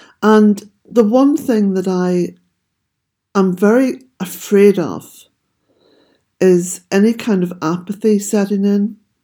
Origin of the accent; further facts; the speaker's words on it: Omagh, Northern Ireland, United Kingdom; So I was up in Omagh, which is my hometown, on Wednesday.